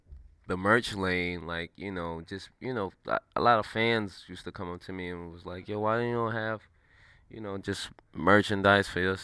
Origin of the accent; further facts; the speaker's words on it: New York City, New York, United States; I'm from New York City, an inner city kid. And, you know, I remember, you know, growing up how much I appreciated things being brought to my neighborhood